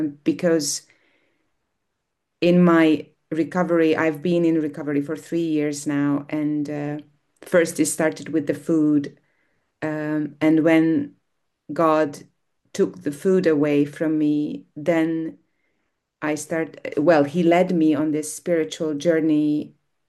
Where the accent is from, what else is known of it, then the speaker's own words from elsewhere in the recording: Hungary; English is a second language; I'm from Hungary.